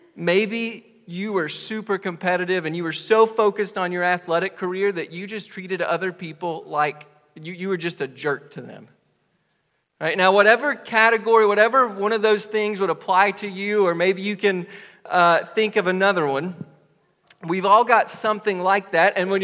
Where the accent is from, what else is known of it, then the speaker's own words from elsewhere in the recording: Robbinsville, United States; you know that I grew up here in Robbinsville. And I'm very thankful for that. This is obviously a small town.